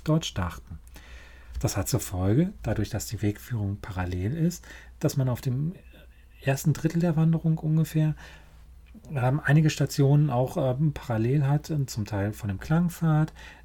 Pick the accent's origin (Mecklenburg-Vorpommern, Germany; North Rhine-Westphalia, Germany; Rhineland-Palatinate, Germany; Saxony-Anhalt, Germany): North Rhine-Westphalia, Germany; born or raised there